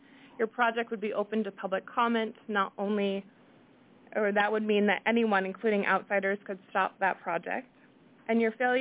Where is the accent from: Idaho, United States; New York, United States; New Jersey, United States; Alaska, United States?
Alaska, United States; Fairbanks; I was born and raised in Fairbanks. I have a degree from the University of Alaska Fairbanks in geological engineering.